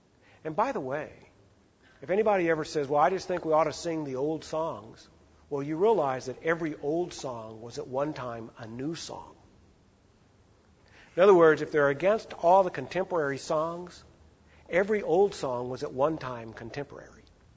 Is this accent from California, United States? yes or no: no; Arkansas, United States; I'm from Arkansas, and what we say over there is, y'all.